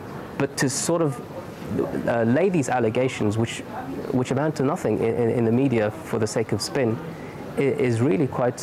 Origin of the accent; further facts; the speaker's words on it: London, United Kingdom; when in fact I'm from London